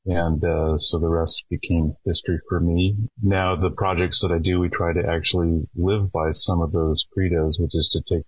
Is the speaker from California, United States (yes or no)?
yes; California, United States; And I grew up in Southern California.